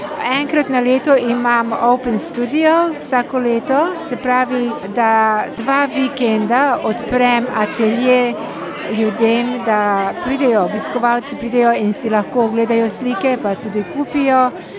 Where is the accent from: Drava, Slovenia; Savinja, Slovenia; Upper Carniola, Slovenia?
Upper Carniola, Slovenia; Jesenice; moved away as an adult; now in Australia; doma sem z Gorenjske, se pravi z Jesenic. In v Avstralijo sem prišla 1973. leta, se pravi pred 45 leti.